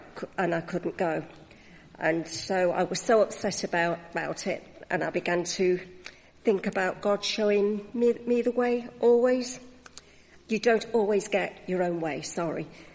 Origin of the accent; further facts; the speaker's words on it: Arnold, East Midlands, United Kingdom; born there; I was born in Arnold, Nottingham, the fifth child out of six. The four elder siblings were all christened, but myself and my younger sister were never christened. My mother came from quite a religious family.